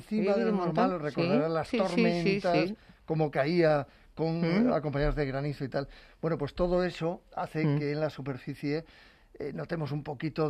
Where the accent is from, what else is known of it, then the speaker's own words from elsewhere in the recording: Region of Murcia, Spain; now in Madrid, Spain; La peor parte se la van a llevar los de mi tierra, los de Murcia